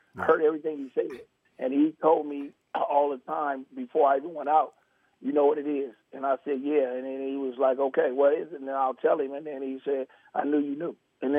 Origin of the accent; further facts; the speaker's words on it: Oakland, California, United States; You know, Monty, you know, Monty, growing up in Oakland, man, how I was, man.